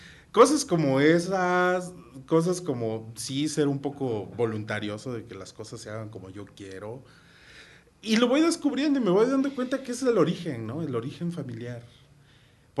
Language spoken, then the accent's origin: Spanish; Xalapa, Veracruz, Mexico; born there; aunque yo soy nacido en Jalapa, mi papá era de Acapulco, Guerrero, y mi mamá de Puebla.